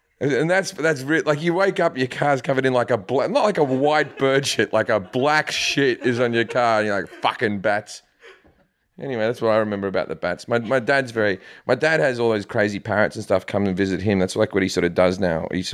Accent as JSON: {"language": "English", "country": "Australia", "also_born_or_lived": "United Kingdom", "moved": "yes", "lives_now": "United States", "said": "And I'm Australian, but I lived in the UK for 10 years before that."}